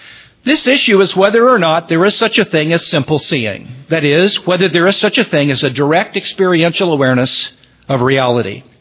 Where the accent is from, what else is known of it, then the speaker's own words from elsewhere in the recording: Missouri, United States; that I grew up in Missouri, biblical truth